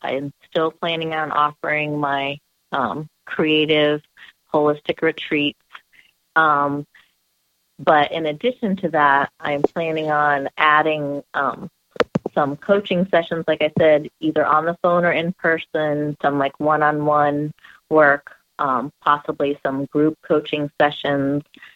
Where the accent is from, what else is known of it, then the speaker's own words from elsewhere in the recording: California, United States; born there; moved away; I was born in California, but I didn't live there long enough to enjoy it.